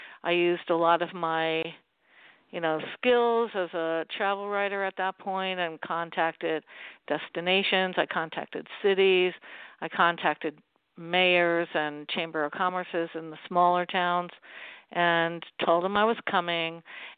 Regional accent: Port Chester, New York, United States; now in Stamford, United States; I live in Stamford, Connecticut. So I don't actually live in Westchester, but I grew up in Portchester, which is in Westchester County, and I know it really, really well.

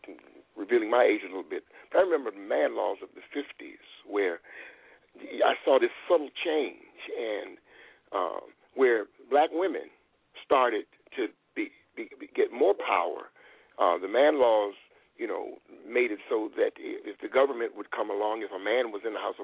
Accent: Washington, District of Columbia, United States; growing up in the nation's capital, born and raised in Washington, D.C.

